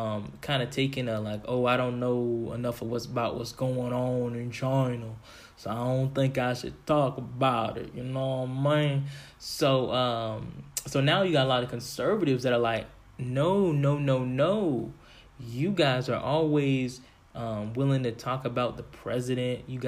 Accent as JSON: {"language": "English", "country": "Bahamas", "tie": "born there", "said": "listen, I was born in the Bahamas."}